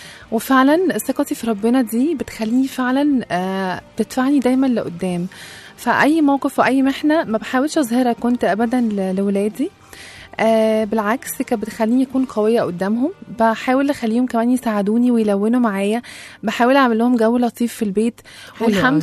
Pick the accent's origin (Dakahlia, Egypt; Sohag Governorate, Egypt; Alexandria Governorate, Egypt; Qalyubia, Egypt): Alexandria Governorate, Egypt; Alexandria; now in Cairo, Egypt; انا فعلا من اسكندريه وجيت هنا عشت في مصر، ويعني انا اعتبر هنا لوحدي في مصر يعني من غير عيلتي،